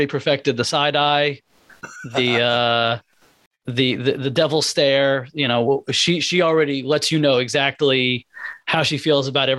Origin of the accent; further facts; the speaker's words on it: Marlborough, New Jersey, United States; now in Scotch Plains, United States; I grew up in Marlborough, New Jersey, about an hour south of where I live now.